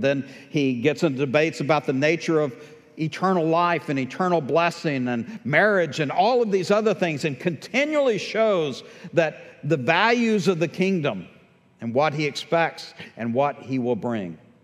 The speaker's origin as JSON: {"language": "English", "region": "Texas", "country": "United States", "said": "Thought it was obvious, but then again, I'm from East Texas."}